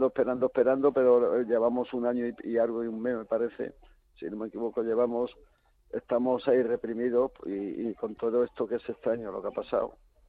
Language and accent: Spanish; Community of Madrid, Spain; Onda Madrid, ya que es mi tierra, como yo digo.